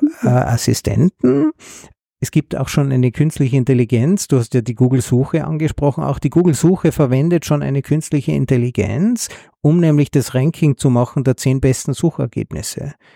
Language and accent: German; Tyrol, Austria; accent: Tyrolean; Also ich bin ja Tiroler, das hört man nicht so, weil das kann ich nur zu Hause mit meinen Freunden sprechen